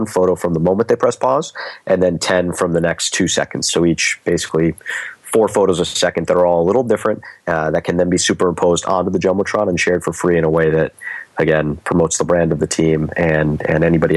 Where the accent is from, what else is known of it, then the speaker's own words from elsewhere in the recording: Boston, Massachusetts, United States; So I'm from Boston. Don't hold it against me.